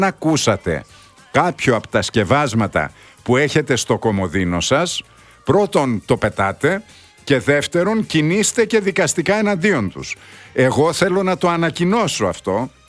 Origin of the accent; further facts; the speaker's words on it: Eastern Macedonia and Thrace, Greece; Σε κάποιο κέντρο υγείας στην πατρίδα μου, στον Εύρο.